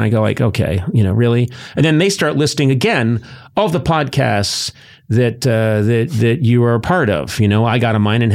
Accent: Boston, Massachusetts, United States; I grew up in the Boston area. And houses are old.

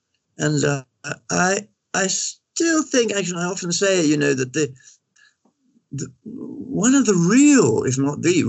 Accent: Scotland, United Kingdom; I'm Scottish. And we are by nature fairly reserved.

